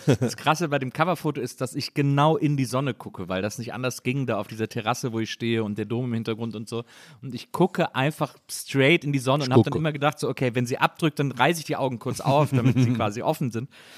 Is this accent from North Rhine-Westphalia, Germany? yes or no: yes; Wesseling, North Rhine-Westphalia, Germany; es geht eigentlich viel mehr um dieses Gefühl als Rheinländer und als Kölner oder als Wesselinger, das man so hat und woher das kommt und wie man damit lebt.